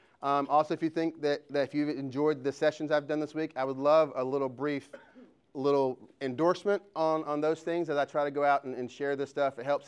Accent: Georgia, United States; accent: South Georgia; That's not just my South Georgia accent. We are about 18 miles away from Florida on 75. So if you've ever gone to Orlando, you've probably driven through my hometown

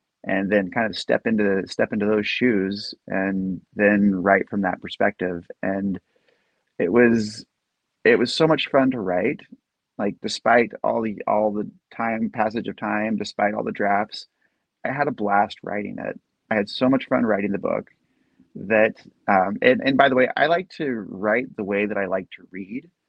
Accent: Washington, United States; she was road tripping through Washington State, came through my hometown

